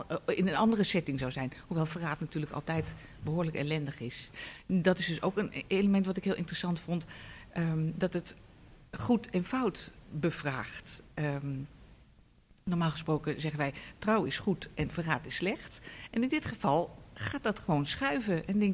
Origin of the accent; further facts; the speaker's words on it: Amsterdam, North Holland, Netherlands; Ik ben geboren en getogen Amsterdamse. En ik ben 30 jaar in de Jordaan woonachtig geweest.